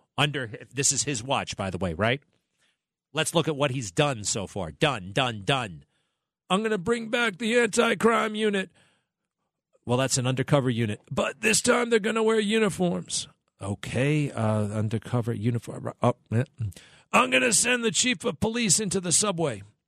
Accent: New York City, New York, United States; I was from the Bronx. I mean, I was going to school in the Bronx.

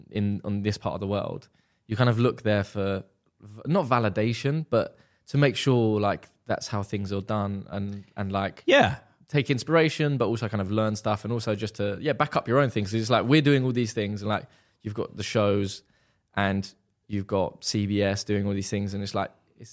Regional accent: London, United Kingdom; I'm being from London

